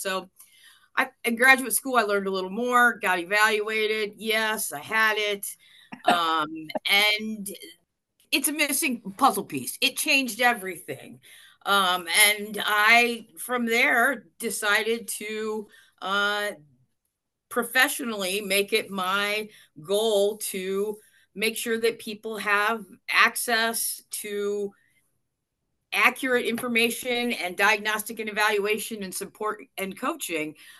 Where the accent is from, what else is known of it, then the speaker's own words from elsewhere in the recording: Atlantic City, New Jersey, United States; born there; 55 years ago, I was born in Atlantic City, New Jersey.